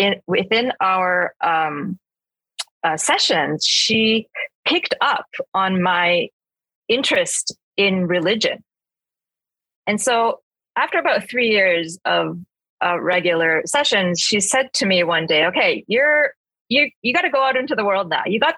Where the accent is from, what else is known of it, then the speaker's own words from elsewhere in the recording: Vancouver, British Columbia, Canada; and I grew up in Vancouver.